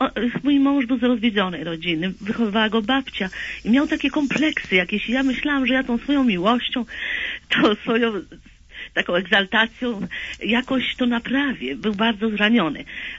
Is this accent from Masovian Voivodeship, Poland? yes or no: yes; Warsaw, Masovian Voivodeship, Poland; jestem z Warszawy